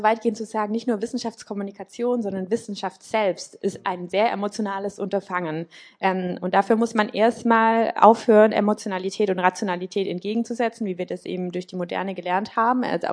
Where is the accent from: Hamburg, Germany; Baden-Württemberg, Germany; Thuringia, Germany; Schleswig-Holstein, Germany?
Baden-Württemberg, Germany; Tübingen; Ich komme aus Tübingen